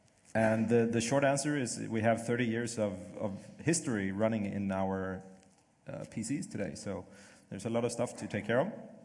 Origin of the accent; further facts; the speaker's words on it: Sweden; as you already heard. I'm from Sweden.